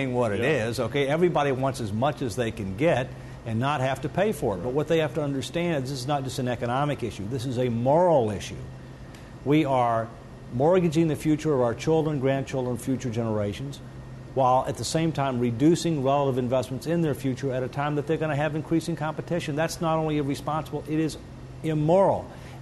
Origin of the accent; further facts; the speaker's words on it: United States; I'm an American, so by definition I'm optimistic.